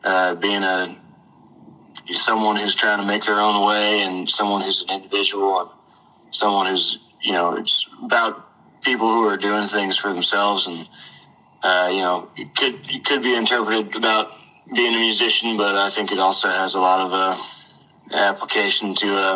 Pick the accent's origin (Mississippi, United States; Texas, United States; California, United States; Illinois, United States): Texas, United States; New Braunfels; I'm from New Braunfels, Texas. I play country music